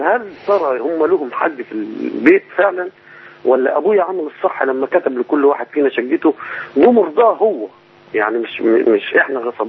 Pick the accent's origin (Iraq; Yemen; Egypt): Egypt; now in Jordan; انا من مصر.